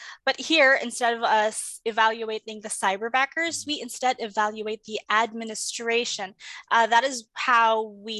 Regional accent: Cagayan de Oro, Northern Mindanao, Philippines; I'm in Cagayan de Oro. And back then, it wasn't really that bad. But very recently, it just started getting worse and worse.

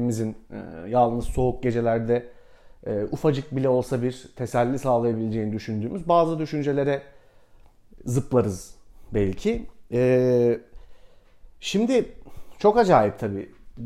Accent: Istanbul, Turkey; born there; ya ben İstanbul'da yaşıyorum, İstanbul'da doğdum. Dolayısıyla bütün aidiyetim buraya.

